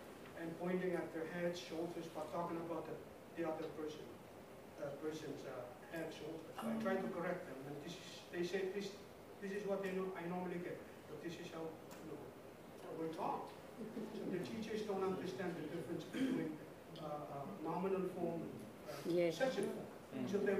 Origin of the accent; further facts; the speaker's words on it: Pohnpei, Micronesia; I'm from Pohnpei, FSM, very tiny island.